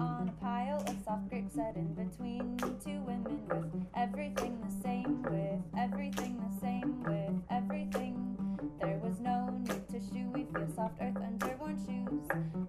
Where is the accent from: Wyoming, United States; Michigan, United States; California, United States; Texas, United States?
California, United States; Santa Barbara; now in Tennessee, United States; This is my brother Josh. We're … from Santa Barbara, California, and we're here in Tennessee. We've never been to Tennessee before.